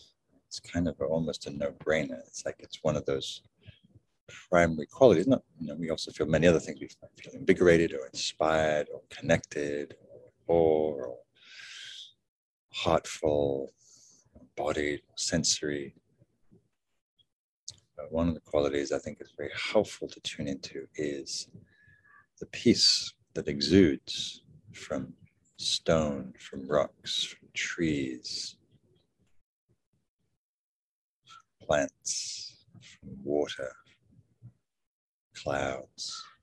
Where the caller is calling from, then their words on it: Sausalito, California, United States; I'm calling from Sausalito, Northern California, ceded Miwok land.